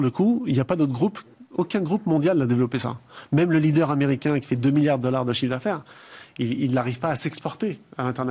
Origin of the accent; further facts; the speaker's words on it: France; parce qu'on est français